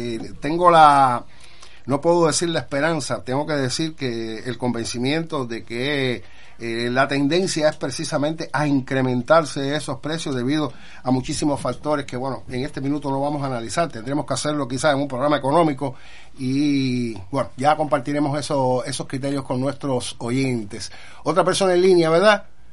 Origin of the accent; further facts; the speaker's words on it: Cuba; todos los que estamos aquí somos cubanos, vivimos esta cotidianidad compleja a que nos enfrentamos todos los días.